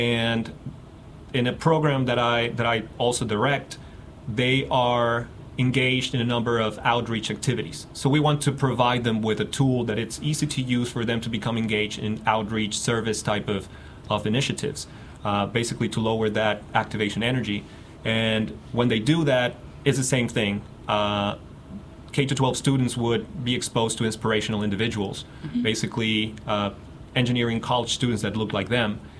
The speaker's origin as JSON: {"language": "English", "country": "Mexico", "said": "And for instance, I'm originally from Mexico, and every single time that I introduce myself, you know, I would hear like a gasp when I would say I'm originally from Mexico."}